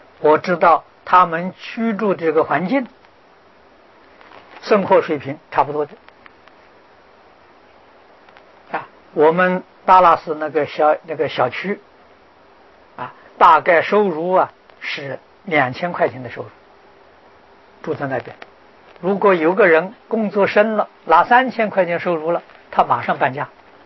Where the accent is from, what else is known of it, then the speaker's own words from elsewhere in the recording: China; 啊，你看我们中国人古时候家里建一栋房子，啊，这个房子要不能住300年，这不叫做家了。啊，中国人有老家了，外国人没有老家。